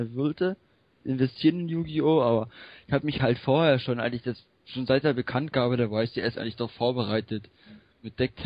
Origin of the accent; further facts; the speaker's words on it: Saxony, Germany; Ich komme direkt aus Sachsen.